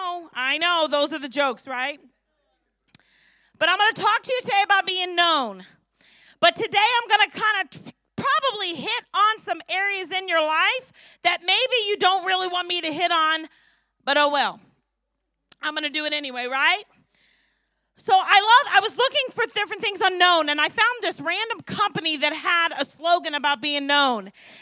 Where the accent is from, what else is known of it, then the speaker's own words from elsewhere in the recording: St. Louis, Missouri, United States; My children hate it that I grew up in St. Louis and I know everybody from everywhere.